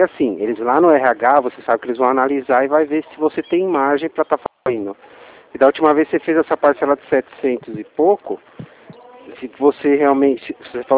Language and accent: Portuguese; Atibaia, São Paulo, Brazil; Eu sou aqui de Atibaia.